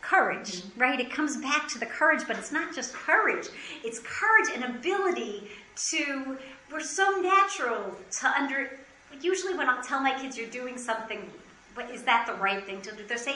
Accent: Washington, District of Columbia, United States; I'm from Washington, D.C., so I think I was raised to think, you know, like the government knows what they're doing.

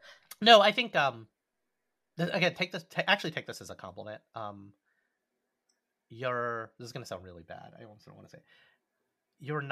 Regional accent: New York, United States; Not a friend who moved to New York. I'm from New York.

